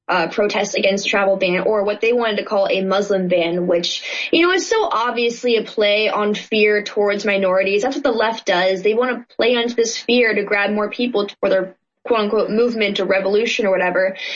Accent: Berkeley, California, United States; So I was actually born to a very liberal family in Berkeley. I was born and raised in Berkeley.

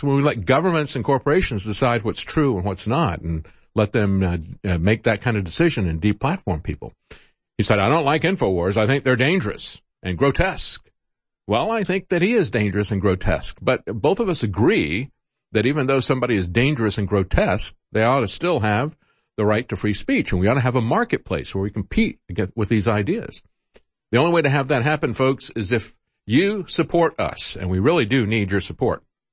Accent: Florida, United States; Yeah, I grew up in Florida, and we do have cold weather spurts.

